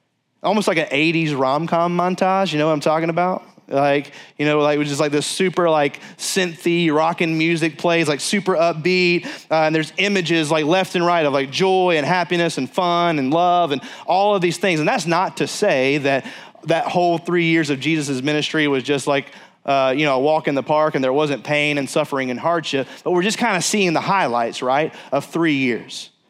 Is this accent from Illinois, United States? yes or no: no; Mississippi, United States; I come from South Mississippi